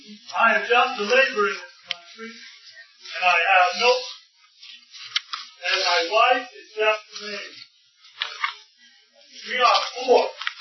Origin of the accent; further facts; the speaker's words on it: Malawi; now in South Africa; I come from Malawi to work in the gardens here in South Africa